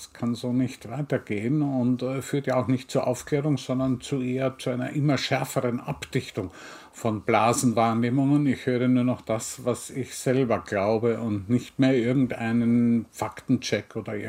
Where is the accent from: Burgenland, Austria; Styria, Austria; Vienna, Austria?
Vienna, Austria; Zur Zeit des Lockdowns in Wien, in meiner Heimatstadt, waren die Buchhandlungen geschlossen